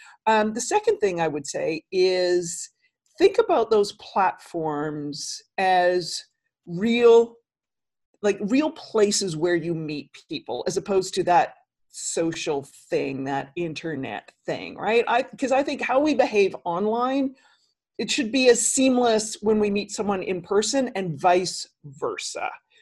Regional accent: New York, United States; if I was being my New Yorker self, I'd say something worse.

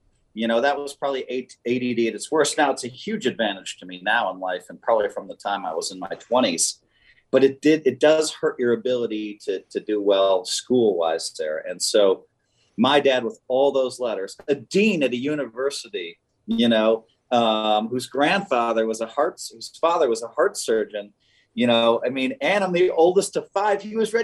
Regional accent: Madison, Wisconsin, United States; And I grew up in Madison. And I mean, what a great place to grow up.

